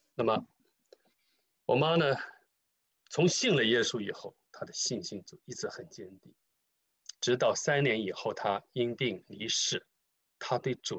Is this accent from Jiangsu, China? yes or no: no; Zhoushan, Zhejiang, China; 那我的家乡呢是在浙江舟山啊，舟山有一个很有名的地方叫普陀山，不知道大家知不知道哈，是中国四大佛教圣地之一。